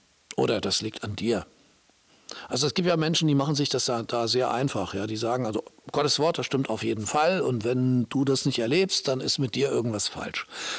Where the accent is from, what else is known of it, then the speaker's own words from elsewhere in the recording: Baltic coast, Germany; ich bin an der Ostsee aufgewachsen und da kamen dann im Sommer die Urlauber